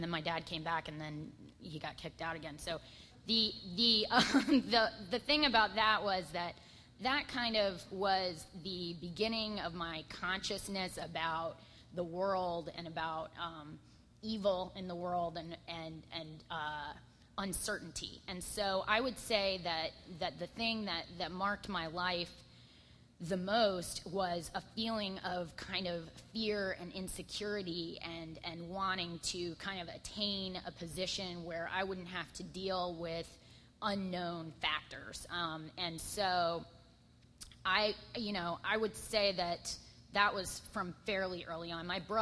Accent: Tampa, Florida, United States; born there; I was born in Tampa, and my parents were married, and they were normal middle-class people.

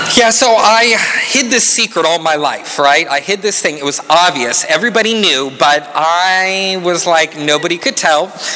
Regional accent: Tallahassee, Florida, United States; I was born in Tallahassee. I am a rare but true Floridian. I grew up in a very normal home. I had a very religious upbringing.

